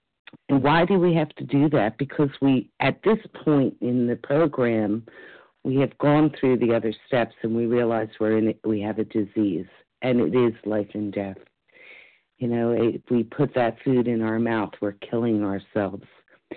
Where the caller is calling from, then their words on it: Florida, United States; and I'm calling from Florida.